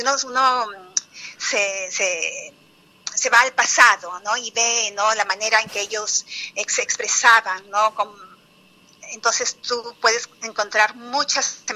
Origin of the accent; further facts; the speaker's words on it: Lima, Peru; que soy de Lima, al igual que Sandra.